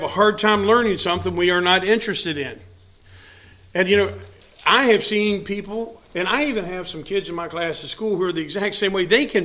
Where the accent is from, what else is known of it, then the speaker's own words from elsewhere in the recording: West Virginia, United States; but I say I'm from West Virginia, and we don't have a Philippi.